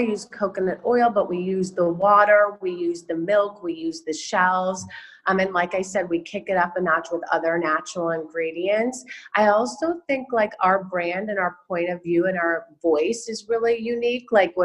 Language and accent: English; Chicago, Illinois, United States; I was born and raised in Chicago, and I came out to USD. I had never stepped foot in California except once in Palm Springs.